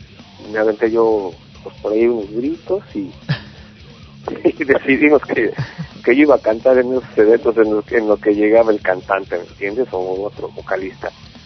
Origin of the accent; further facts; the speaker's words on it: Mexico City, Mexico; born there; En el Distrito Federal.